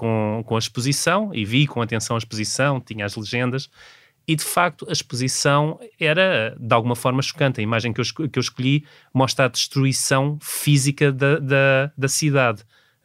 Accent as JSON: {"language": "Portuguese", "town": "Alhandra", "region": "Lisbon", "country": "Portugal", "tie": "born or raised there", "said": "Eu nasci perto de Lisboa. O meu pai fazia parte da direção da coletividade da vila onde eu cresci, em Alhandra."}